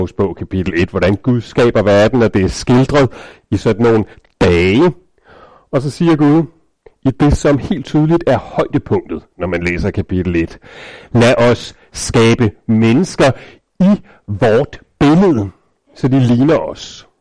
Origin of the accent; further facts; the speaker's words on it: Birkerød, Capital Region of Denmark, Denmark; var 18 år, flyttede jeg her fra Birkerød og uddannede mig i Aarhus og blev præst.